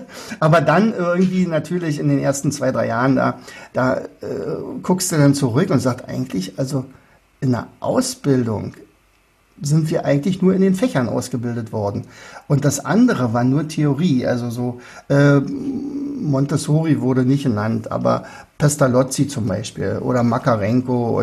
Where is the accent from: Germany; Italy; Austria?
Austria; Also würde ich freuen als Österreicher.